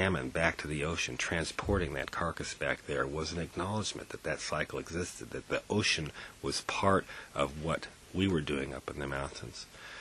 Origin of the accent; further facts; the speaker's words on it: California, United States; now in Oregon, United States; I know that you're being affected up here in Oregon. I come from the Bay Area, and the coho salmon down there